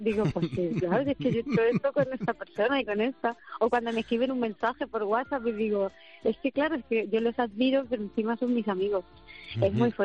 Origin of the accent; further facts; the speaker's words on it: Castilla-La Mancha, Spain; en cuanto descubres un poquito de mi tierra manchega, bueno, yo creo que te quedas ahí, ¿no?